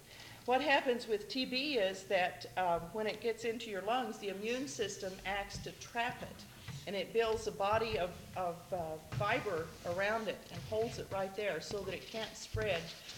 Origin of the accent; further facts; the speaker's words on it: Illinois, United States; I'm not from here. I'm originally from Illinois. I haven't got an accent, though, like Ruth Storms.